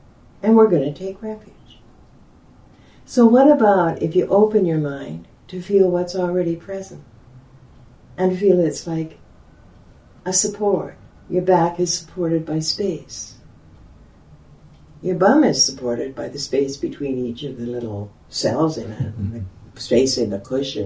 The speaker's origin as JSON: {"language": "English", "region": "Alberta", "country": "Canada", "tie": "born there", "said": "I go over the speed limit because I was born in Alberta"}